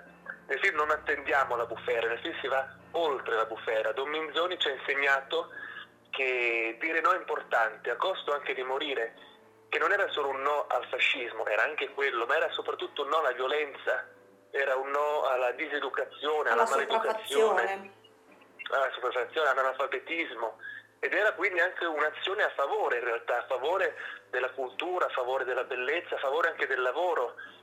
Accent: Tresigallo, Emilia-Romagna, Italy; io fin da bambino sapevo che ad Argenta, che sta a pochi chilometri da dove ho vissuto, Tresigallo

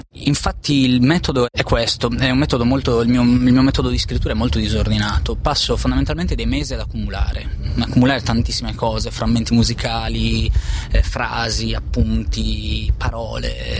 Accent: Buggerru, Sardinia, Italy; now in Bologna, Italy; Io sono di Bugerro.

